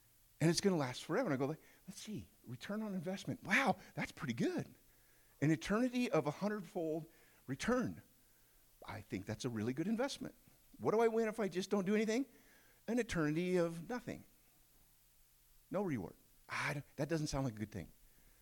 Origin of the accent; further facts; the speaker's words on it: Mississippi River, United States; Because I grew up on the Mississippi River, and this is how you build a bridge.